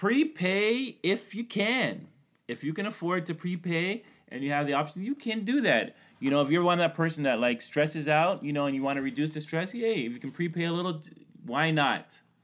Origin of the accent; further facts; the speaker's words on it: Canada; I'm Canadian, and that sounds horrible.